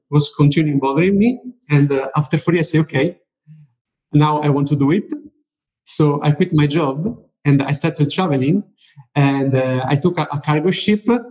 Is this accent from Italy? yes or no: yes; Italy; I am from Italy